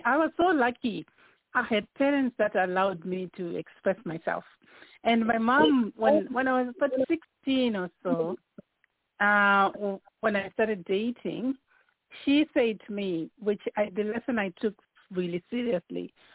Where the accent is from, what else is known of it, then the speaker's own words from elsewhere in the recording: Zimbabwe; now in Ireland; I am originally from Zimbabwe, but I live in Ireland.